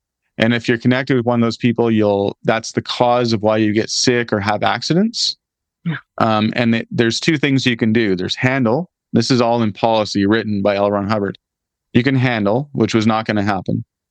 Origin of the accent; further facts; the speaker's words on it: Canada; But I was working as a Canadian in the California desert in Gilman Hot Springs